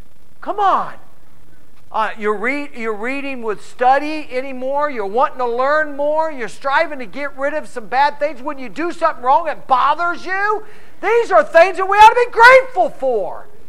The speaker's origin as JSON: {"language": "English", "country": "United States", "tie": "born there", "said": "I was born in America."}